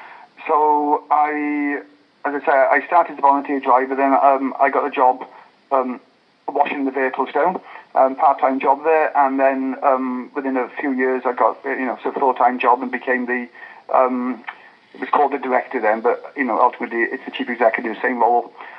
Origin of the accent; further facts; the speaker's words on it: Wales, United Kingdom; I was born and brought up in South Wales. Left school at 15.